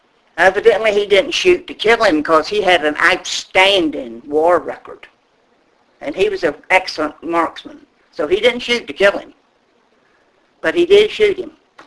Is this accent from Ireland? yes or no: no; Scotland, United Kingdom; Yeah, we're Scottish, so I mean that probably might have been has, you know, some bearing on it.